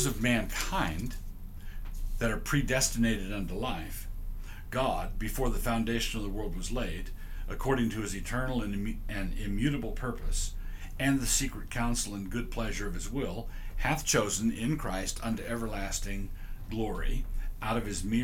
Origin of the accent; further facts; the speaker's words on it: San Diego, California, United States; born there; I was born in San Diego in 1953.